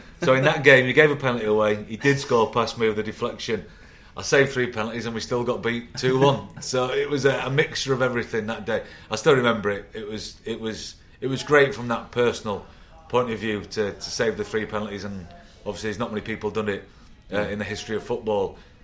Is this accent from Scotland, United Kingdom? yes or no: no; Manchester, North West England, United Kingdom; I'm from Manchester